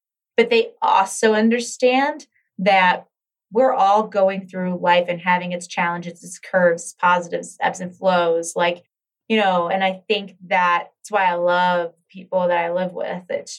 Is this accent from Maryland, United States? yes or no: yes; Maryland, United States; because I grew up in Maryland and Maryland's big. I mean, you got Baltimore, DC, like all this crazy traffic, like here, you don't get that.